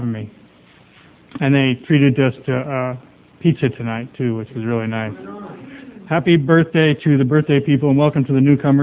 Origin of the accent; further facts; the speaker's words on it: Springfield, Missouri, United States; born there; I was born in Springfield, Missouri in 1953, and my dad and my mom weren't always together.